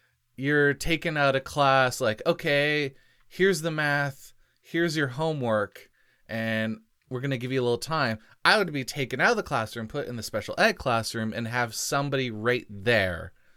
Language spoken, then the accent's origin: English; Canada; I'm Canadian.